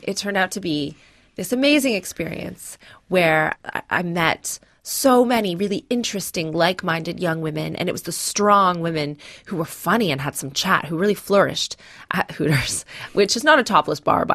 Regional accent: Canada; I grew up in Canada.

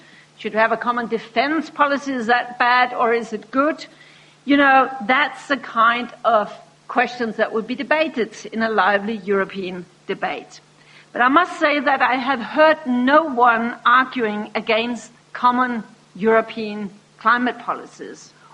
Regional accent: Denmark; I come from Denmark.

